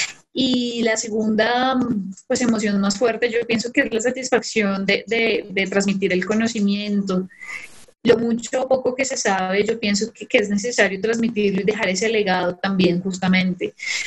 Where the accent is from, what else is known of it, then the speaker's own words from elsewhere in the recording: Bogotá, Colombia; yo soy bogotana y me encanta trabajar en mi ciudad